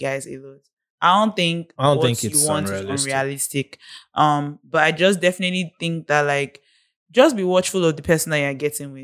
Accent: Lagos, Nigeria; I'm from Lagos. I can't serve in Lagos and I don't want to leave the Southwest.

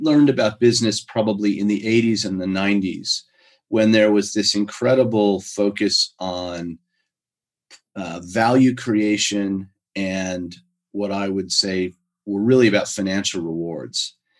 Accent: United States; accent: American; now in Australia; listening to me, my accent's American, but I've been in Australia for 27 years.

